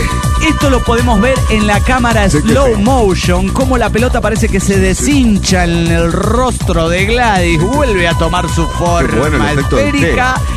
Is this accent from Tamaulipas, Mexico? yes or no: no; Mexico City, Mexico; Soy el anestesiólogo del DF mexicano.